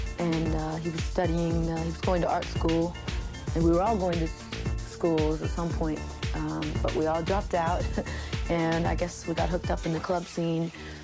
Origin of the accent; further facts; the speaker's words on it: Youngstown, Ohio, United States; born there; also born or lived in Pittsburgh, United States / Boston, United States / Virginia, United States / Washington, D.C., United States; now in New York, United States; I was born in Youngstown, Ohio. I moved to Wickley, PA, then Pittsburgh, PA, then Boston, then Virginia, then Washington, D.C., and now New York